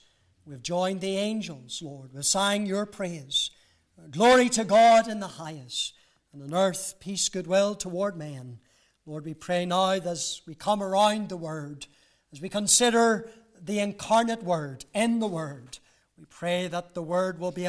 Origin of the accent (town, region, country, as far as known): Northern Ireland, United Kingdom; born there